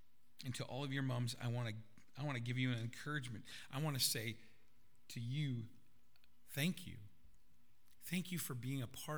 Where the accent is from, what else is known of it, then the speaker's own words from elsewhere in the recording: Vanderhoof, British Columbia, Canada; I grew up in the Gospel Chapel in Vanderhoof, British Columbia. I grew up in a local church